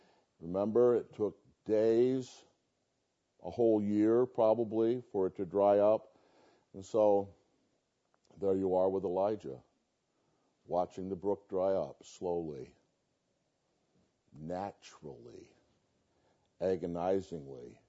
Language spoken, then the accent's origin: English; United States; But as an American, of course, I didn't know, so I had to look it up.